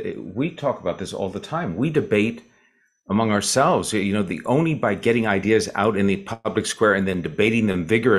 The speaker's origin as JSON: {"language": "English", "town": "San Francisco", "region": "California", "country": "United States", "tie": "born or raised there", "said": "So while she was growing up in that environment, I was growing up in San Francisco with a Jewish father, secular Jewish father, obviously, because he married a Catholic, Italian-American Catholic."}